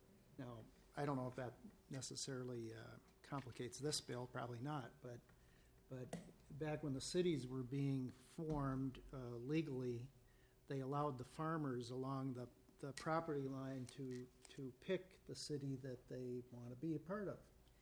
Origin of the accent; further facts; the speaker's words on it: Crystal, Minnesota, United States; And so, I was raised in Crystal, so anyway, that still continues today, that land.